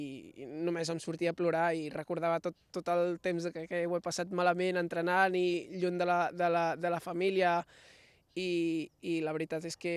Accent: Vilafranca del Penedès, Catalonia, Spain; poder dir que sóc de Vilafranca

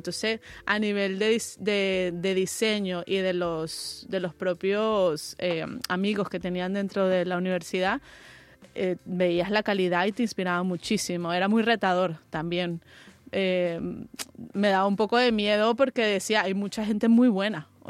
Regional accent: Venezuela; now in Spain; yo soy de Venezuela, mi madre es italiana, por eso también me vine a España.

